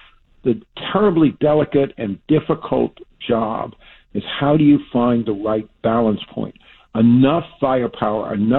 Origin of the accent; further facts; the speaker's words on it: Bayonne, New Jersey, United States; And in my hometown of Bayonne, New Jersey, there were two Ukrainian churches.